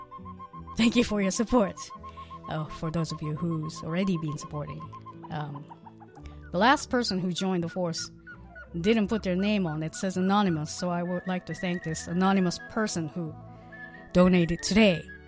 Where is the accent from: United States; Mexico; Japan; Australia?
Japan; I grew up in Japan, and I was exposed to news from North Korea all the time.